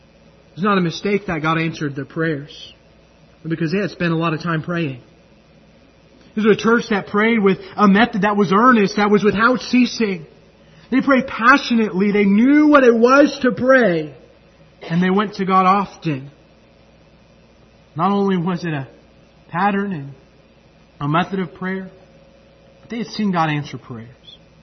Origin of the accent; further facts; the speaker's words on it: California, United States; Thankful, a church that I grew up in California, especially during my high school years